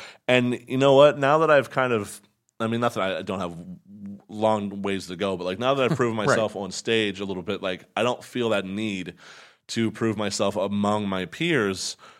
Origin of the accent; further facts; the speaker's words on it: Altoona, Pennsylvania, United States; In Altoona.